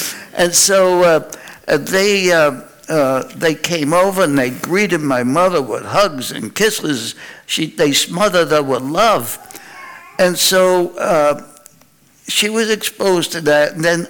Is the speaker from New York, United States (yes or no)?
yes; New York City, New York, United States; So that was part of a small snippet of growing up in New York City.